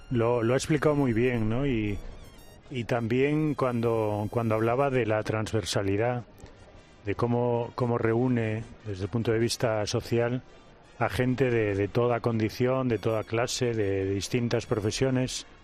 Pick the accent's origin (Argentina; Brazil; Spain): Spain; Galicia; porque soy gallego y es más austera la nuestra